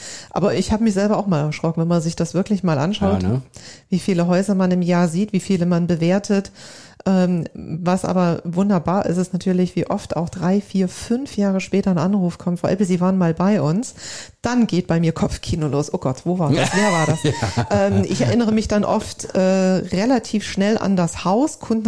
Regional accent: Wilhelmshaven, Lower Saxony, Germany; Also ich komme aus Wilhelmshaven.

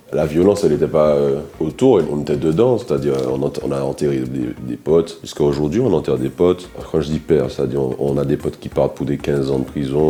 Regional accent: Martinique; J'ai grandi à Cité Dillon, je sais plus jusqu'à quel âge, peut-être 10 ans. Et du jour où on a déménagé de Dillon, j'ai dû déménager 15 fois après.

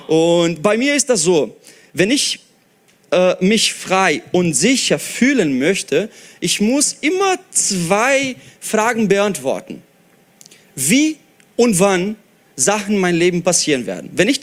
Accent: Brazil; Oder wie ich als Brasilianer werde ich das Jahr 2014 Halbfinale Fußball Brasilien gegen Deutschland 7-1 vergessen.

